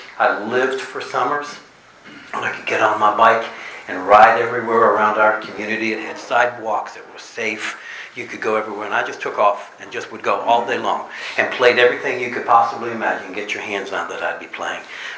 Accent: Chicago, Illinois, United States; As Tom's mentioned, I was born and raised in Chicago.

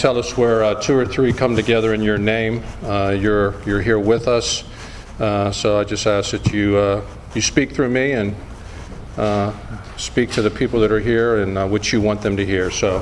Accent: Weirton, West Virginia, United States; So I was just going to talk a little bit about growing up in Weirton, being born in 57. This is really it's steel town.

